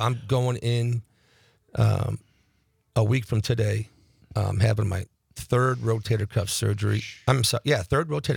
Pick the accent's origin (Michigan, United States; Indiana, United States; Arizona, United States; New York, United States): New York, United States; Buffalo; I grew up in Buffalo, New York. He was a Buffalo fireman